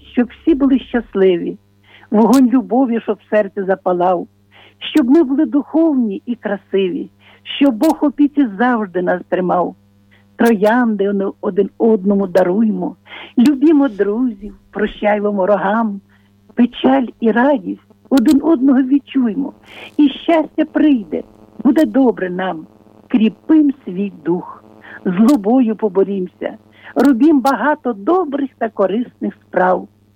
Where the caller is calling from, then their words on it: Lviv, Lviv Oblast, Ukraine; зі Львова.